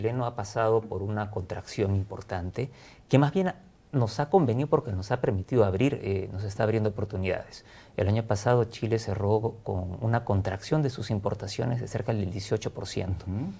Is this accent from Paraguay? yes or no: no; Peru; Somos nosotros los peruanos